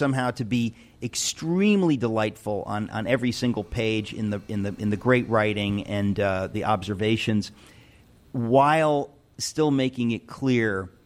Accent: New York, United States; So I was raised here in New York to hate communism.

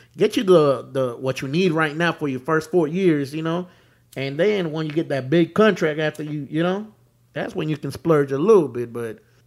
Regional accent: Houston, Texas, United States; obviously I've repped the Rockets because I'm from Houston, the home team.

